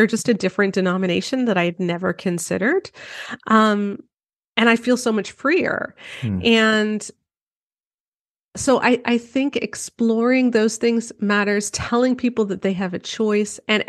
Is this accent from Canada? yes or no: yes; Canada; I say Gen Z because I'm Canadian.